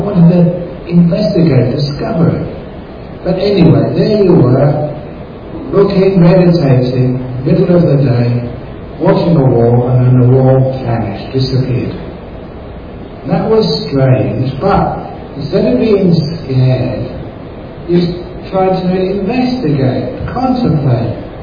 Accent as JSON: {"language": "English", "region": "England", "country": "United Kingdom", "tie": "born or raised there", "said": "there's a young man growing up in England. I was a Buddhist when I was only 16, and it was very hard to find places where you could meditate."}